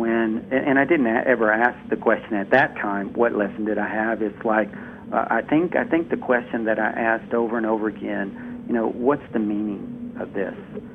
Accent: Louisiana, United States; I'm from Louisiana.

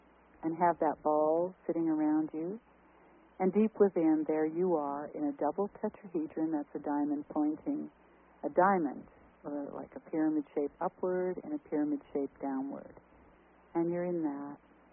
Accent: Canada; And if you're in Canada, my home country, 888-810-8322.

